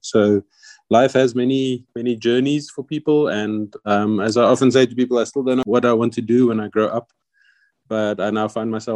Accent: Pretoria, Gauteng, South Africa; I was born in Pretoria. … I grew up on a little dusty farm just outside Pretoria

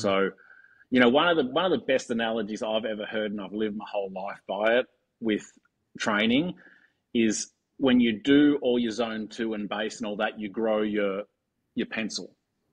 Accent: Australia; Growing up in Australia, guys would be leaving 10 minutes before the leave time just to piss people off.

